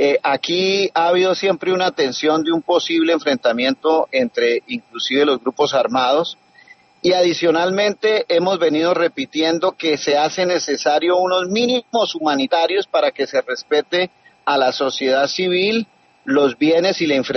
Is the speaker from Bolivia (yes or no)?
no; Norte de Santander, Colombia; nosotros como norte santandereanos anhelamos la paz